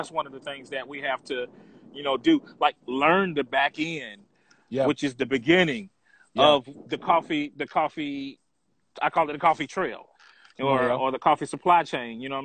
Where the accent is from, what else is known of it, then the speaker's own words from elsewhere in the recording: Georgia, United States; And because I'm originally from Georgia.